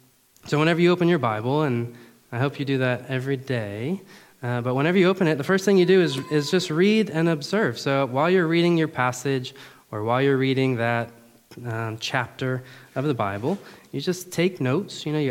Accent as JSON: {"language": "English", "region": "Florida", "country": "United States", "moved": "yes", "lives_now": "Germany", "said": "we're from America, we're from Florida. So Florida's a little bit different than Germany, but days like this are real nice, right? But yeah, we've been in a lot of places."}